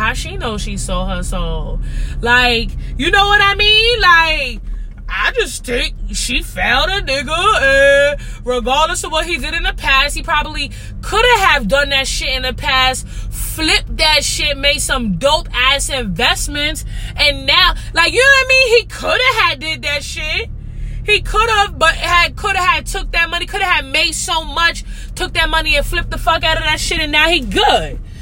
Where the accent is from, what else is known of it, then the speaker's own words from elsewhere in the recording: Queens, New York, United States; I'm from Queens, baby. It is what it is. I'll rep Queens to the day that I die.